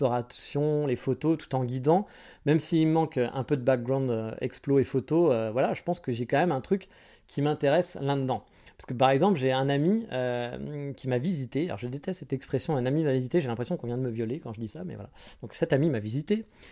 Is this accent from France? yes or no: yes; France; je suis français